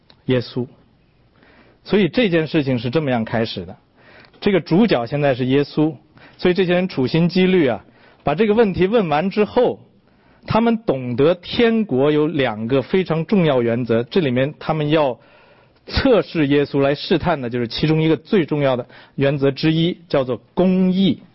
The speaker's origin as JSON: {"language": "Chinese", "country": "China", "said": "这么说吧，我是大陆来的哈"}